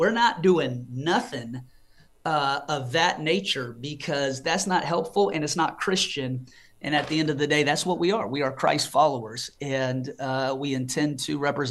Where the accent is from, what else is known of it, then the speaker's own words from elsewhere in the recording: Seattle, Washington, United States; I grew up in the city. I was born in Seattle. I went to public school in Ballard. I'm a Seattle guy.